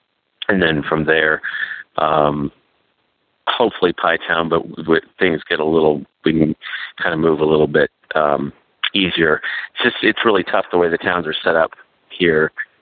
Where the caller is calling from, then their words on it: Cuba, New Mexico, United States; I am calling from Cuba, the one in New Mexico.